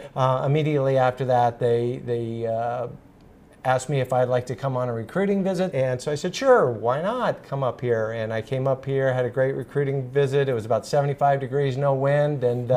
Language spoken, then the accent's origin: English; Arizona, United States; So I grew up in Arizona, and I was playing in a junior college in the Phoenix area